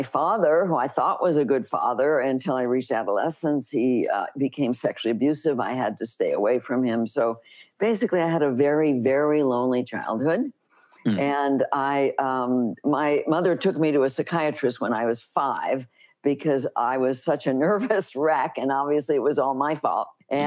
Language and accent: English; Los Angeles, California, United States; I grew up in Los Angeles, and like so many people who are healers and doing healing work, I had a really tough childhood.